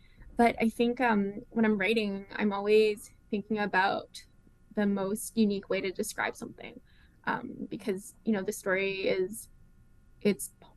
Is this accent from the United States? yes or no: no; Vancouver, British Columbia, Canada; I grew up in Vancouver, and there were like crows always coming at me.